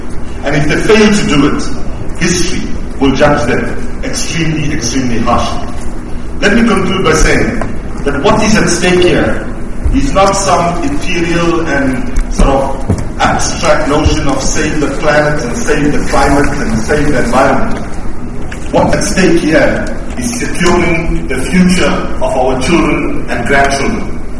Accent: Durban, KwaZulu-Natal, South Africa; In the spirit of transparency, I should say that I am from Durban.

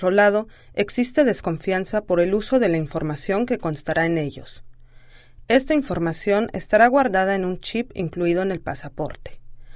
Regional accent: Belgium; Spanish is a second language; Soy de Bélgica

